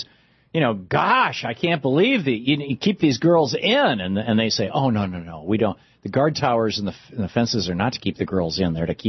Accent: United States; born there; And I'll tell you, I was born white in America. I was not born a wealthy family.

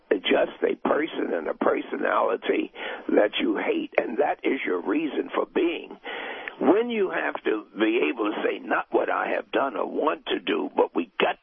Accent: New York, United States; for me as a New Yorker, was the heart of our country.

